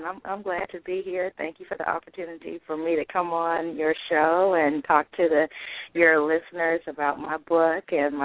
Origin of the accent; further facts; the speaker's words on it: California, United States; now in Florida, United States; Well, I am originally from California and got married a couple of years ago. So now I live in sunny Florida.